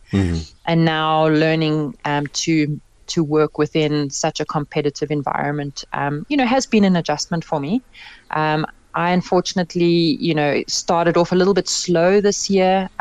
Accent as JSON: {"language": "English", "country": "South Africa", "said": "You know, being a South African rider, I have the luxury of not having to perform to be selected for the Olympic Games"}